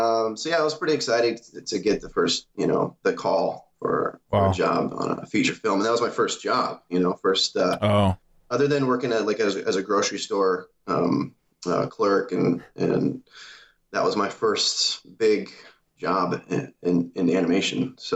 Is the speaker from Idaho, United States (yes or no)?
no; Iowa, United States; And so I just looked into colleges around the area where I grew up in Iowa, farm town.